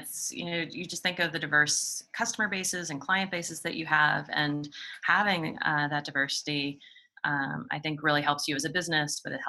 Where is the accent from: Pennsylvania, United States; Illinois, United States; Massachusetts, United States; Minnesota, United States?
Pennsylvania, United States; Pittsburgh; I grew up in Pittsburgh. Carnegie Mellon was right around the next town over for me